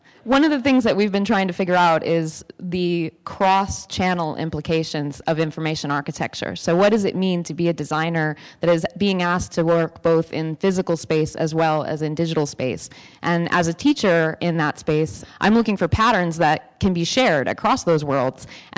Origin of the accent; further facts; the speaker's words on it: New York City, New York, United States; I'm from New York City.